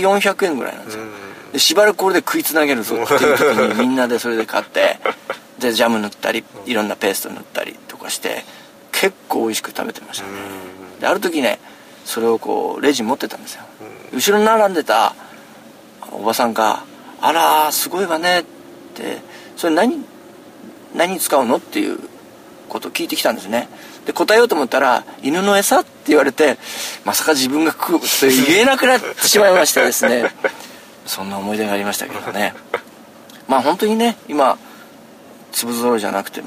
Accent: Fukushima, Japan; 私の福島出身は福島ですけど、

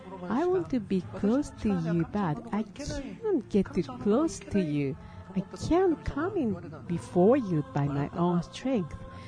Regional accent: Kyoto, Japan; I'm from Kyoto, so I'd like to cheer up those teams from Kansai

